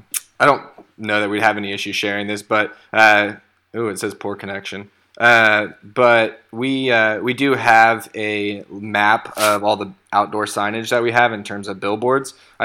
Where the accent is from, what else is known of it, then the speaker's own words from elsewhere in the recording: Missouri, United States; I'm probably the only person you know from Missouri.